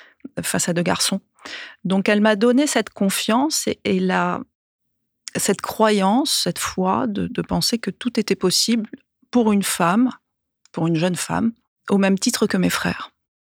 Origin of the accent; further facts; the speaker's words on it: Corsica, France; moved away as an adult; now in Paris, France; J'ai quitté la Corse pour le continent après mon bac pour faire des études d'architecture à Paris, à l'école spéciale d'architecture Boulevard Raspail.